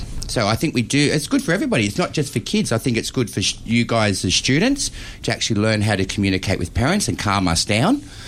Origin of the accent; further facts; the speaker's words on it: Sydney, New South Wales, Australia; I'm from Sydney